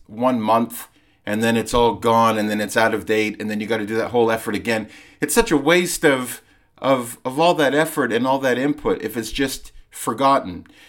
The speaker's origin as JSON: {"language": "English", "town": "Vancouver", "region": "British Columbia", "country": "Canada", "tie": "born or raised there", "also_born_or_lived": "London", "moved": "as an adult", "said": "I grew up in Vancouver, but I lived in London from when I was 19 till I was in my mid-30s."}